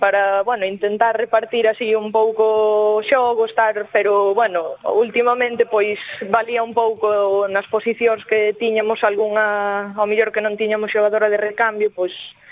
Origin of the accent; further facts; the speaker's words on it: Curtis, Galicia, Spain; claro, eu son de Curtis.